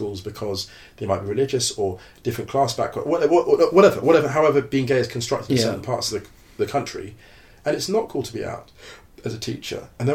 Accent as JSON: {"language": "English", "town": "West Drayton", "region": "London", "country": "United Kingdom", "tie": "born or raised there", "said": "I grew up in West Drayton, which is"}